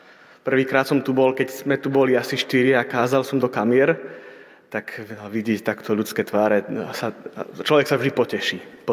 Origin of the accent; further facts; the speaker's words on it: Prešov, Prešov Region, Slovakia; moved away as an adult; Nedávno som sa presťahoval z východu a hoci stále pokladám krásne malebné mesto Prešov za dôležité miesto vo svojom živote, musím priznať, že keď sa tam niekedy vrátim, tak ma prepadne smútok.